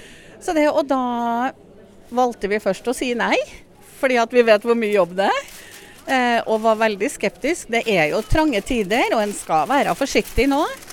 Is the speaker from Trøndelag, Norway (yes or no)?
yes; Støren, Trøndelag, Norway; Og det verste av alt at jeg kommer fra Støren.